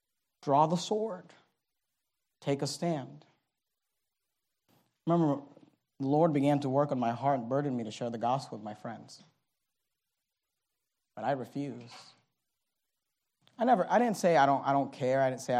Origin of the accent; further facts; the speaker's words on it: Hayward, California, United States; When I was 13 years old, we moved. I grew up in Hayward, California. We moved to San Leandro, California.